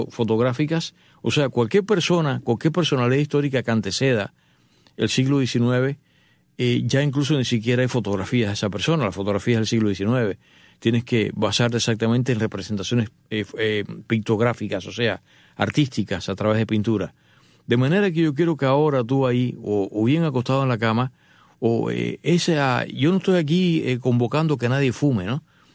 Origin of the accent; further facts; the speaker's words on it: Cuba; acá nosotros que somos cubanos, ¿no?